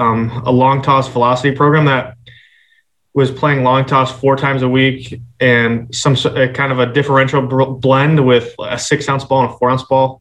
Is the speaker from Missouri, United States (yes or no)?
yes; St. Louis, Missouri, United States; Born and raised in St. Louis.